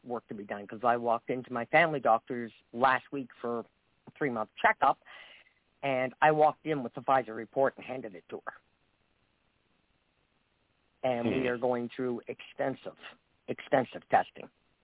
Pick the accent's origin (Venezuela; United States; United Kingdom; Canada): Canada; Nova Scotia; I'm from Canada, and I actually follow both of your guests.